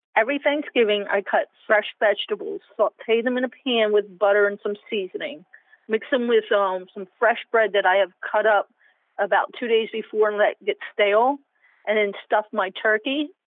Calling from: Daytona Beach, Florida, United States; Daytona Beach, Florida.

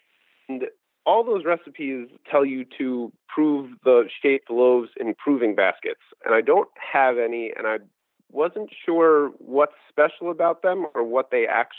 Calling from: West Newbury, Massachusetts, United States; From West Newbury, Massachusetts.

